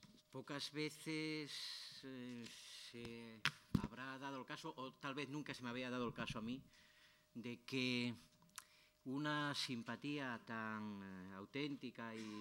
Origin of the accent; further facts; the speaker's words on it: Asturias, Spain; Creo que mi ironía se debe a dos factores naturales, como son que soy asturiano y que soy positivista.